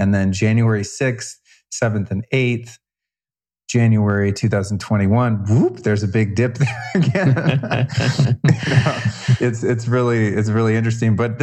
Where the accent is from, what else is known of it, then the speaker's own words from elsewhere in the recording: United States; And I think that's encouraging, not because I'm an American.